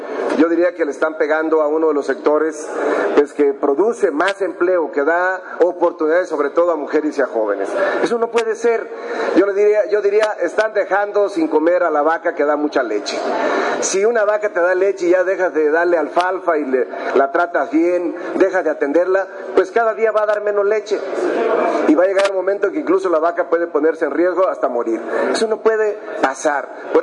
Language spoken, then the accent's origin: Spanish; Mexico; donde nos ha puesto muy en alto como mexicanos en todas las partes del mundo.